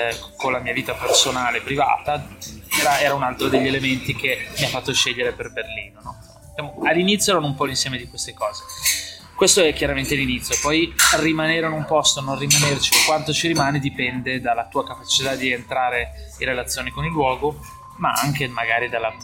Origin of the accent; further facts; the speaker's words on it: Milan, Lombardy, Italy; born there; però di fatto avevo sempre come base Milano, che è anche la mia città natale